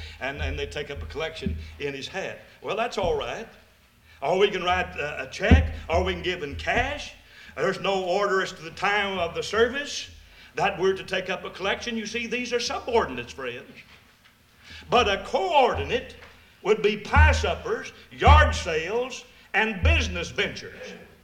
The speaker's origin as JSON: {"language": "English", "region": "Kentucky", "country": "United States", "tie": "born or raised there", "said": "Where I grew up in Eastern Kentucky, we'd always borrow Uncle Frank's hat."}